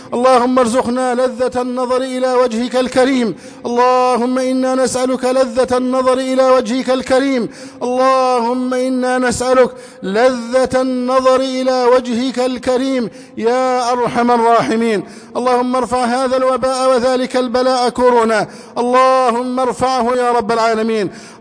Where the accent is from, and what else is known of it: Egypt